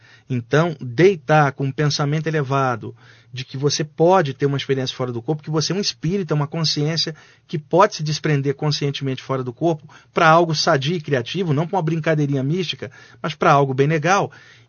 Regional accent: Rio de Janeiro, Brazil; now in São Paulo, Brazil; Quando eu vim para São Paulo, eu sou do Rio de Janeiro, eu estou aqui em São Paulo desde 89.

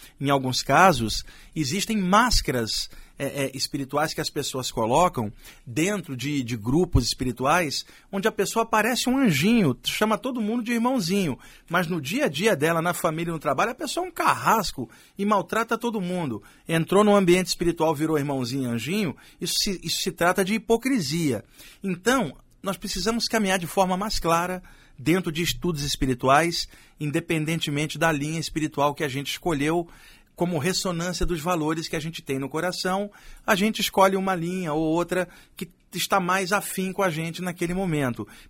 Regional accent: Maranhão, Brazil; lá no Maranhão, na minha terra natal

